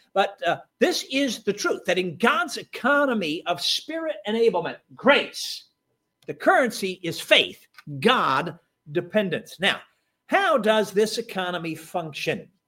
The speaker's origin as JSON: {"language": "English", "town": "Chicago", "region": "Illinois", "country": "United States", "tie": "born or raised there", "said": "You know, I grew up in Chicago. I don't know anything about any mechanics or country or any farm kind of living."}